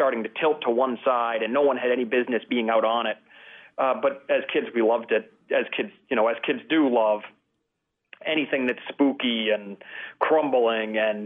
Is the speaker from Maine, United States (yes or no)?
yes; Bangor, Maine, United States; And I grew up in Bangor, Maine, and there was a decaying covered bridge over the Penobscot River